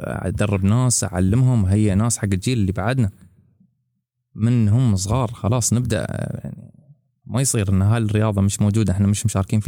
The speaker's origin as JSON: {"language": "Arabic", "country": "United Arab Emirates", "said": "انا ممثل دوله الامارات. طالع انا شباب اماراتيين طالعين نمثل دوله الامارات"}